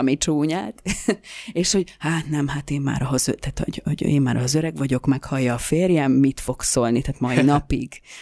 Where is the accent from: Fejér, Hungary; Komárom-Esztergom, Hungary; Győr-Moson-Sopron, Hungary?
Komárom-Esztergom, Hungary; Tata; Tatán, ugye ahonnan származom